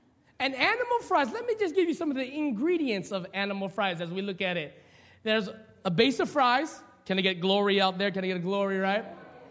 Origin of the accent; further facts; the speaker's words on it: Papaco, Hawaii, United States; so he moved our family here to start a church here in the late 80s. And while I was growing up in Papaco, you did what country boys did.